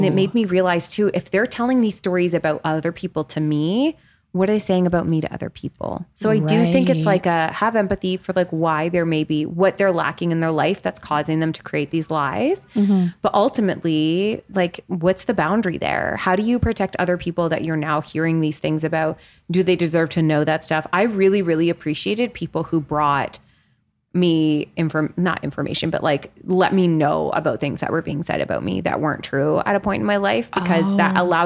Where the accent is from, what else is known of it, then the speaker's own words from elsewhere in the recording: Canada; because we are Canadian.